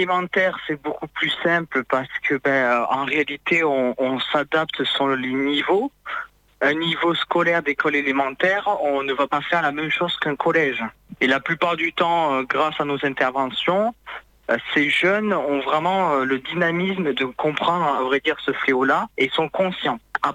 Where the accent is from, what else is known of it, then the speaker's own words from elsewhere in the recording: Occitanie, France; born there; j'ai 18 ans, ancien victime de harcèlement scolaire et de cyberharcèlement, et je suis né dans le Tarn-et-Garonne.